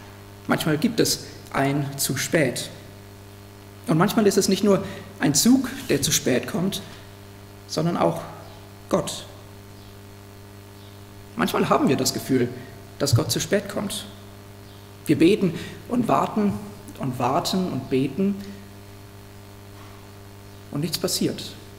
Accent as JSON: {"language": "German", "country": "Zambia", "tie": "born or raised there", "lives_now": "Germany", "said": "wenn ich dann so Leuten erzählt habe, wo ich aufgewachsen bin, dann kam die Frage: Ja, wie ist das denn im Vergleich? Was ist so ein großer Unterschied zwischen Sambia und Deutschland?"}